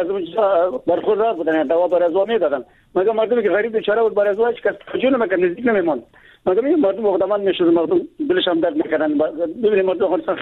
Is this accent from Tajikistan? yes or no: no; Baghlan, Afghanistan; ما از بغلان هستم